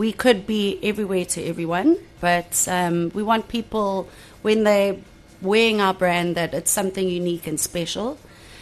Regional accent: Johannesburg, Gauteng, South Africa; born there; So I was born in Johannesburg, and then we went to boarding school in Magaliesburg, to Afrikaans boarding school.

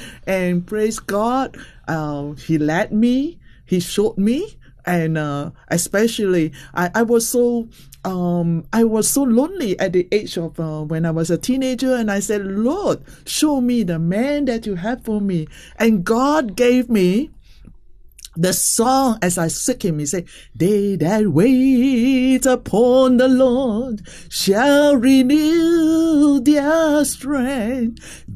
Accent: Singapore; from Singapore

